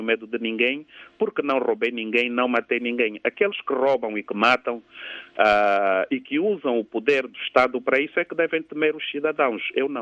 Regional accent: Luanda, Angola; Vim apenas sair de Luanda dias para esta visita e regresso normalmente a Luanda. Não tenho medo porque é a minha terra, é o meu país

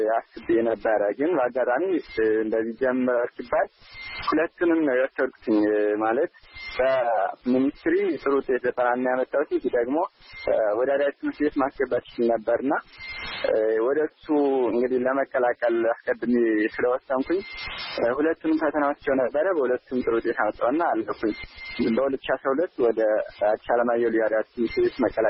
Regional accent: Sekela, Amhara, Ethiopia; ምዕራብ ጎጃም ዞን ሰከላ ወረዳ ነው የተወለድኩት። ገጠራማ ክፍል ነው።

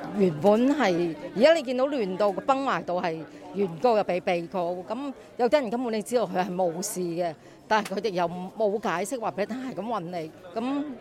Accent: Hong Kong; 你香港人，香港好似我哋生長，即係我哋喺呢度出世、呢度大嘅人

